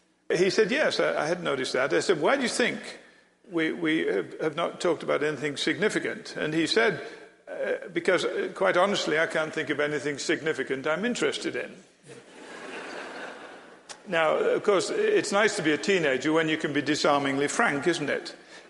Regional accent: United Kingdom; but being British, I know what to do when you don't know what to do.

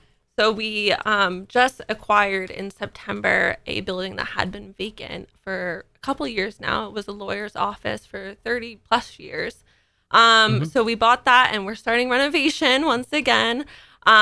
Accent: Bangor, Maine, United States; And for me, being born and raised in Bangor and loving it and bringing two people now up here, I love to see the impact it has on the community.

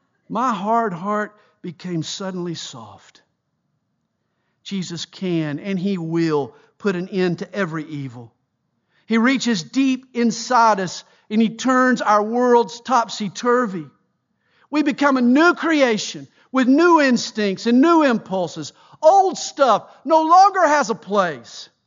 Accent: the South, United States

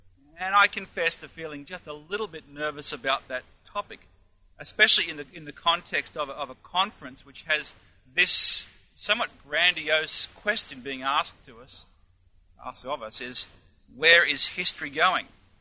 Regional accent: Australia; The other thing, of course, I am is an Australian, and I don't repent of that. I've lived here now for, my goodness, is it 16 or going on 17 years, and being an Australian is part of my history.

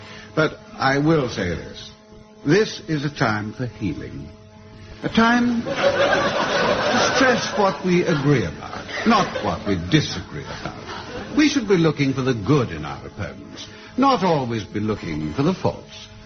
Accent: United Kingdom; We are a sovereign nation still. We are British and proud of it.

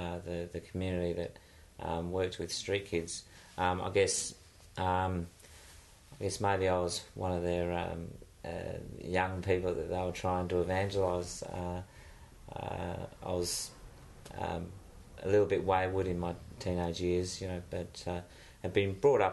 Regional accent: Bassendean, Western Australia, Australia; in Bassendean, in the little town that I grew up in Perth.

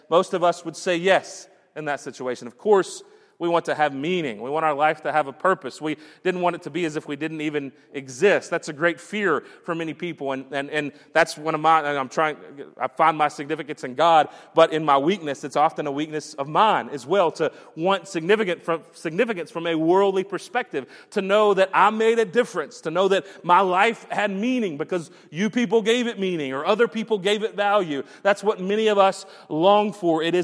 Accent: Champion, Texas, United States; I get that, certainly, when I tell people that I'm from Champion, which is just a community. It's just this area. It's not even a city or a town.

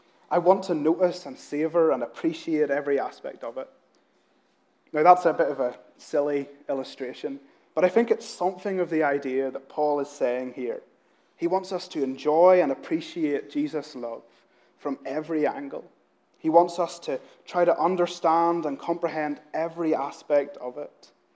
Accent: Northern Ireland, United Kingdom; moved away as an adult; back in my hometown in Northern Ireland, there's a coffee shop

